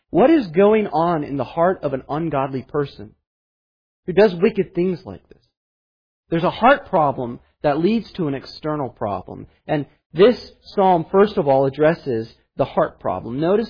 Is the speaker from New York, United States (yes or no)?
no; Colorado, United States; as a 9-year-old boy growing up in Colorado when the Columbine massacre occurred.